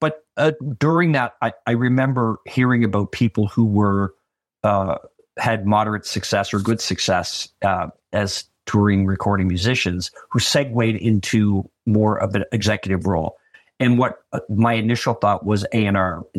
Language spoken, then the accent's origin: English; Charlottetown, Prince Edward Island, Canada; I'm from Charlottetown.